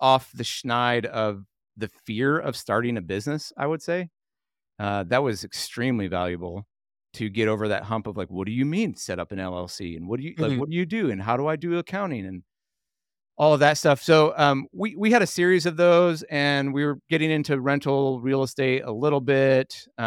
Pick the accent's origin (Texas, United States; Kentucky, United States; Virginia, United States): Kentucky, United States; I grew up here in Northern Kentucky with met my wife through the ministry of Young Life.